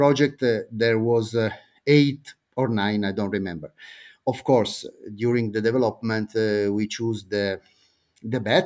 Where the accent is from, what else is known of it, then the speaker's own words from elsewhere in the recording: Tuscany, Italy; English is a second language; In my opinion, I am from Tuscany, and of course Farro is and Spelt are good